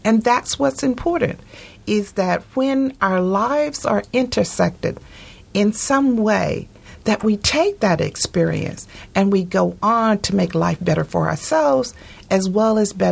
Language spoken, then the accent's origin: English; United States; I like to think that I am not egocentric about the fact that I am an American and I have all amenities available for me.